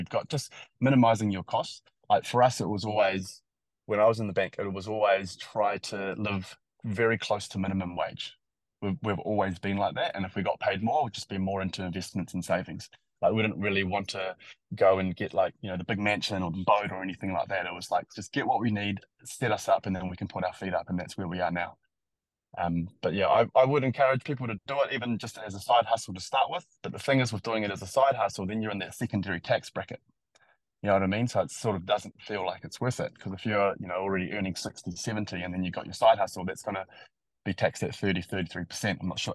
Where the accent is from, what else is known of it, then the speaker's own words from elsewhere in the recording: New Zealand; they know I'm a Kiwi and we can start pretty easy conversations.